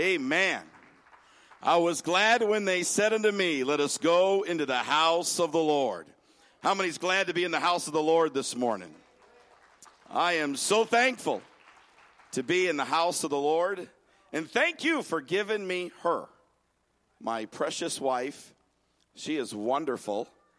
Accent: Wisconsin, United States; And unfortunately, this Wisconsinite isn't as good a shot as that Texan.

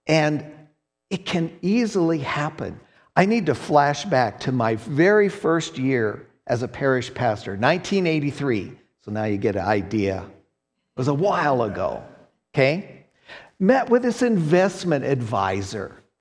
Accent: Englewood, Colorado, United States; I grew up in Englewood, a suburb of Denver. We never locked our doors.

